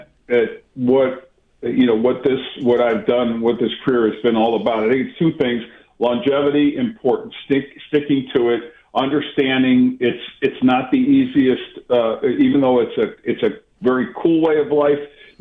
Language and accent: English; New York, United States; So my favorite team growing up in Central New York was the Los Angeles Rams, of course.